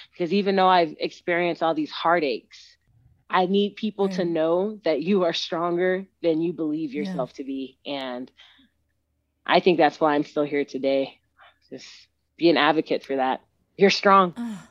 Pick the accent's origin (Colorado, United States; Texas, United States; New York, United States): Texas, United States; So I grew up in Texas. And when I was in Texas, I could practice against guys all the time.